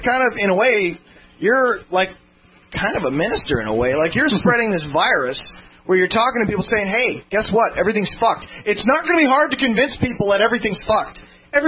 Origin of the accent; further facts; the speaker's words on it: Canada; I don't even live in the U.S. I'm a Canadian.